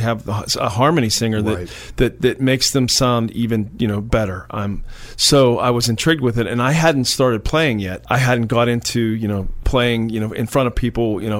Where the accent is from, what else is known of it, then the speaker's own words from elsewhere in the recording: Blairsville, Pennsylvania, United States; So yeah, I was born and raised in Blairsville, and that's where it all began.